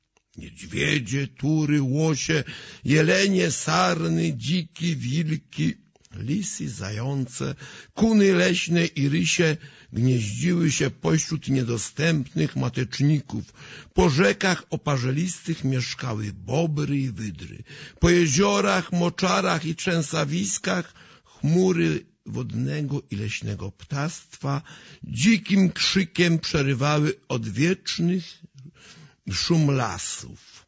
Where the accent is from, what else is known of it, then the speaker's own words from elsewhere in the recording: Wieżnica, Kuyavian-Pomeranian Voivodeship, Poland; pochodzę spod Dobrzynia, tegoż właśnie prastarego Dobrzynia nad Wisłą z miejscowości Wieżnica.